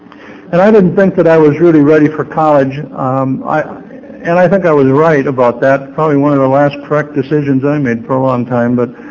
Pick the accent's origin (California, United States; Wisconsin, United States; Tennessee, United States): Wisconsin, United States; Eau Claire; But I grew up in Eau Claire, and I did a little bit of drinking, and I went to high school there.